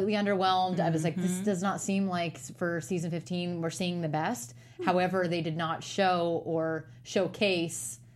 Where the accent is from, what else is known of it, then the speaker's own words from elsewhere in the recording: Portland, Oregon, United States; I'm from Portland, Oregon, by the way.